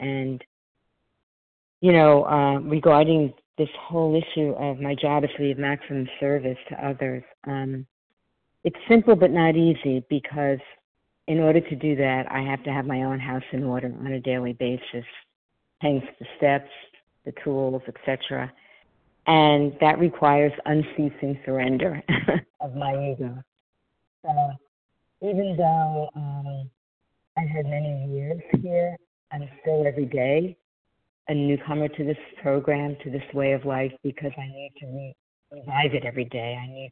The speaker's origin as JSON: {"language": "English", "region": "New York", "country": "United States", "said": "I'm from New York."}